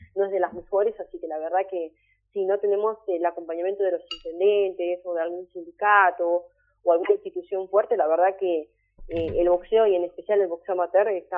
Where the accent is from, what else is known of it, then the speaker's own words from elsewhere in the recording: Formosa, Argentina; now in Buenos Aires, Argentina; yo también vengo de una provincia del norte, soy nacida en Formosa, criada también, y si bien ya hace muchos años que vivo en Buenos Aires, pero bueno, uno nunca olvida sus raíces